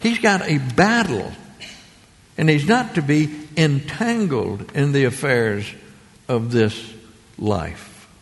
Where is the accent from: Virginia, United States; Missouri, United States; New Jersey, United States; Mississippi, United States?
Mississippi, United States; Okay, we didn't have any toys in Mississippi. You had a gun. That's about it.